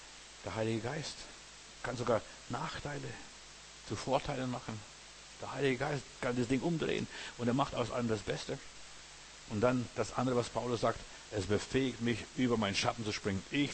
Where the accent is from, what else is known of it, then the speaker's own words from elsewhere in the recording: Lithuania; now in Germany; in unserem Dorf, wo ich herkomme, aus der Sowjetunion, in Litauen damals